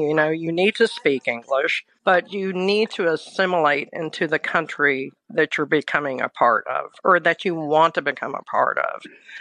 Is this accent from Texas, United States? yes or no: yes; Dallas, Texas, United States; I'm born and raised in Dallas, and of course, I still have a lot of friends there.